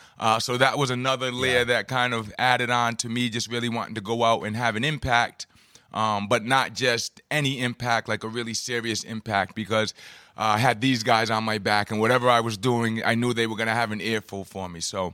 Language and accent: English; Providence, Rhode Island, United States; I grew up here in Providence. You know, I was basketball and girls and all that sort of stuff.